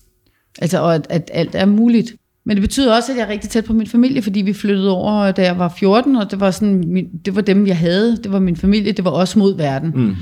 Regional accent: Oxford, South East England, United Kingdom; also born or lived in London; fordi jeg voksede op i England. Lige uden for Oxford, og gået skole der, og har gået på universitetet i England, eller i London.

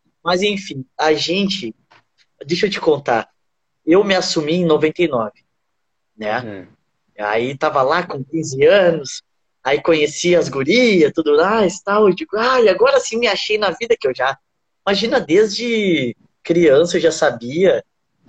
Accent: Bagé, Rio Grande do Sul, Brazil; Eu sou de Bagé, né? No Rio Grande do Sul.

